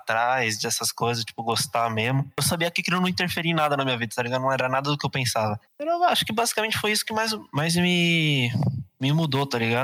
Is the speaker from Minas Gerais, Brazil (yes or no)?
no; Arujá, São Paulo, Brazil; Somos de Arujá.